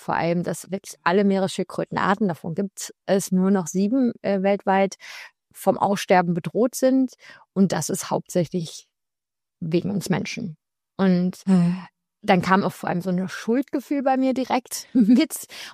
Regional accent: North Rhine-Westphalia, Germany; Ja, also ich bin ganz normal im Ruhrgebiet in Deutschland aufgewachsen, zu einer, ich würde sagen, mittelständischen Familie.

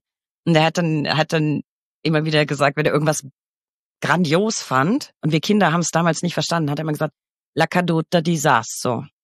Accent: Bavaria, Germany; Und ich als Fränkin, ich meine, Schlachtplatte und so, ne? Wir kochen schon auch richtig geil.

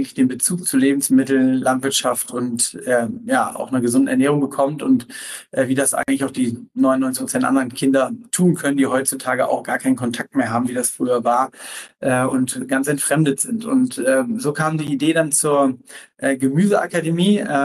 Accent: Rhineland, Germany; also born or lived in Washington, United States / Potsdam, Germany; Ich bin ursprünglich auf dem Bauernhof groß geworden im Rheinland

